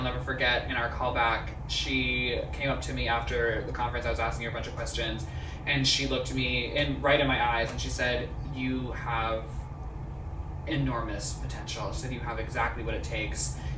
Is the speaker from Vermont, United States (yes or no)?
no; Erie, Pennsylvania, United States; I am from Erie, Pennsylvania, a little lake town up in northwest sector of Pennsylvania